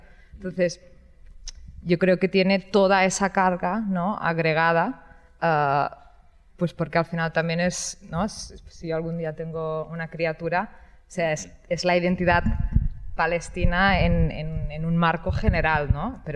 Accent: Balearic Islands, Spain; yo soy palestina menorquina y aquí estoy

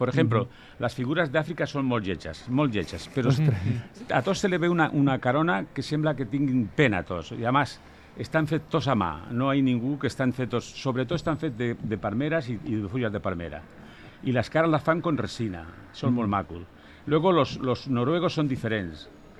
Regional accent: Jumilla, Region of Murcia, Spain; Catalan is a second language; Jo soy d'un poble, soy de Múrcia, soy de Jumilla, llavors, quan era petit, al meu poble no hi havia pessebres.

